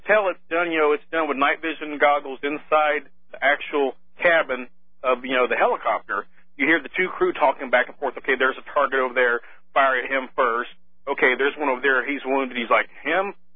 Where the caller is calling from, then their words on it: Kansas City, Missouri, United States; Kansas City, Missouri, sir.